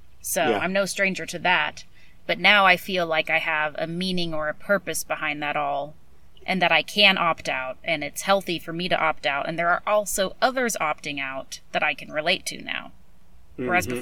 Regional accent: California, United States; But then I'm also from California where everyone is very blue.

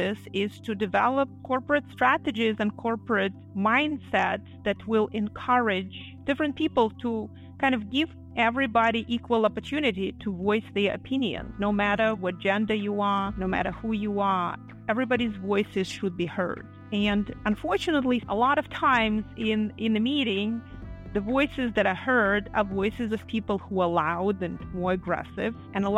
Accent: Belarus; English is a second language; Yeah, so like I said, I'm originally from Belarus.

